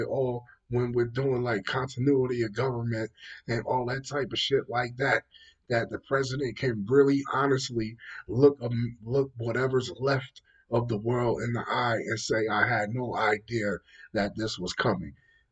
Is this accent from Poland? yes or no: no; United States; Hey, listen. I'm an American, buddy. We still use customary. We don't use metric.